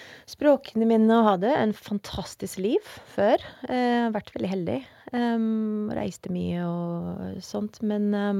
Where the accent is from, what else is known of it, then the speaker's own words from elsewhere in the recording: Madrid, Community of Madrid, Spain; also born or lived in London / Netherlands; Men vi flyttet fra Madrid, så hadde jeg barnehage i London, og så hadde jeg grunnskole i Nederland.